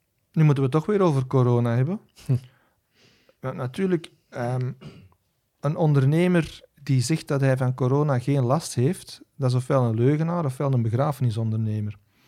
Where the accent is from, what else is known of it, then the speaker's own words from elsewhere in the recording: Ekeren, Flanders, Belgium; born there; Laat ons zeggen, ik ben geboren in Groot Antwerpen. Hè? Ik ben geboren in Ekeren.